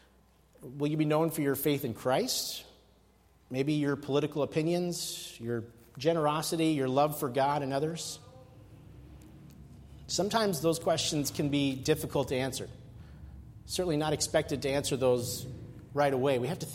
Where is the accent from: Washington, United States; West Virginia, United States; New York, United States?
Washington, United States; Seattle; I say that as a Northwest guy growing up in Seattle